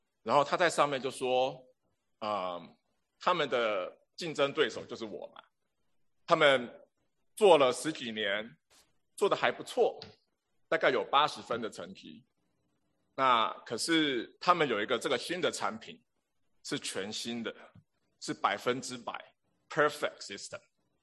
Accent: Singapore; 我大概从新加坡来的。在我们的环境里面呢，从我们从小生长的环境里面

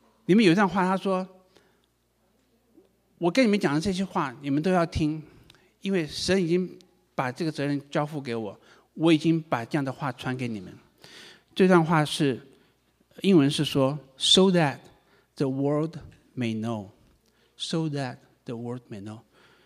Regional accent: Taiwan; 我们台湾人呢，是不是把你的门打开只邀请台湾人呢？

